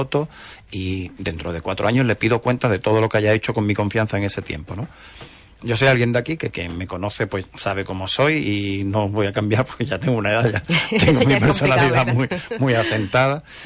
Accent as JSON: {"language": "Spanish", "region": "Andalusia", "country": "Spain", "said": "para que nosotros gestionemos nuestros intereses como andaluces y andaluzas"}